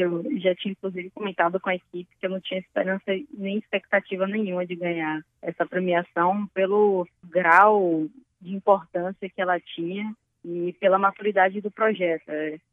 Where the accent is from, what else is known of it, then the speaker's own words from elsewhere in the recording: Salvador, Bahia, Brazil; como eu sou de Salvador, sou baiana, apesar de nunca ter morado no interior, nem no semiárido de fato